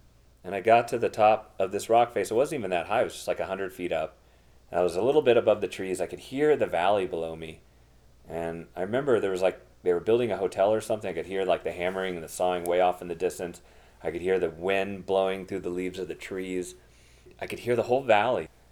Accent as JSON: {"language": "English", "region": "Connecticut", "country": "United States", "tie": "born or raised there", "said": "growing up in Connecticut in the 90s. Or actually 80s, late 80s"}